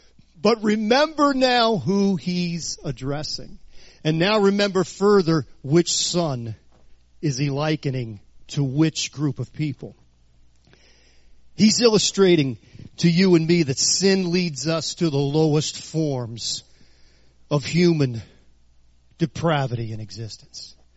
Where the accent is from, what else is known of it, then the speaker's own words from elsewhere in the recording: New Orleans, Louisiana, United States; I grew up in New Orleans, you know, so the culture is, you know what the culture is.